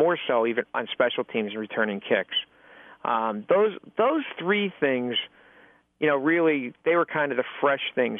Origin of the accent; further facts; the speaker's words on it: Pennsylvania, United States; and I grew up in Eastern Pennsylvania. I work in Eastern Pennsylvania.